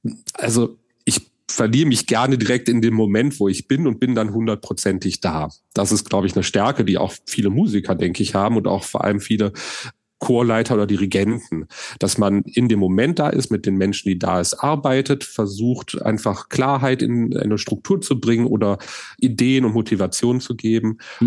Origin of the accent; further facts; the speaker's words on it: Solingen, North Rhine-Westphalia, Germany; Also ich bin in Wald aufgewachsen, also in Solingen-Wald, quasi direkt grenznah sozusagen